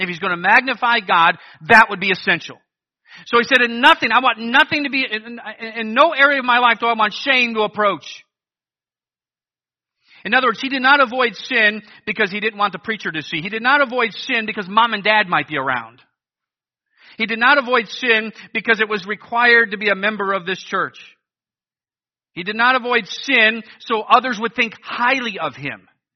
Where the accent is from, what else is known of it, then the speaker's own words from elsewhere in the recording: Cleveland, Ohio, United States; Again, I'm from Cleveland. I barely know how to set up a tent.